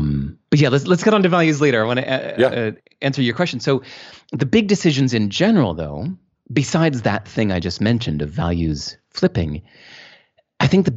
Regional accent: Hinsdale, Illinois, United States; also born or lived in Santa Monica, California; I grew up in Hinsdale, Illinois, and even more, I was more entrenched in America when I was living on the beach in Santa Monica, California.

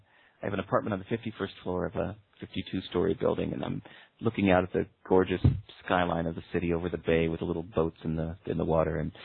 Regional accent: Chicago, Illinois, United States; also born or lived in New York / Portland; now in Singapore; the way that I grew up in Chicago, then moved to New York, and then Portland, Oregon.

